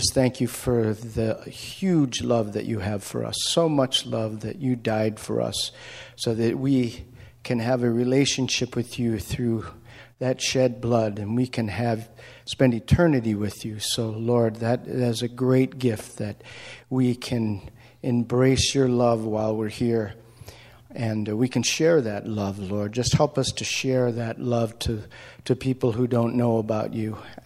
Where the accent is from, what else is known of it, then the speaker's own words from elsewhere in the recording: Buffalo, New York, United States; So I grew up outside of Buffalo. And I'm a Buffalo Bills fan and football team.